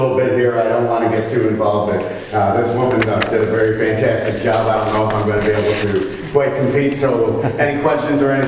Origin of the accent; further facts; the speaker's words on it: Buffalo, New York, United States; I'm from Buffalo, New York, and I have 10 buildings in Buffalo, New York, and we did that.